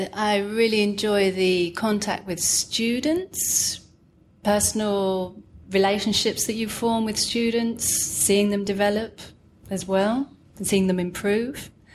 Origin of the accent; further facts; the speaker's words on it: London, United Kingdom; born there; I was born in London, North London.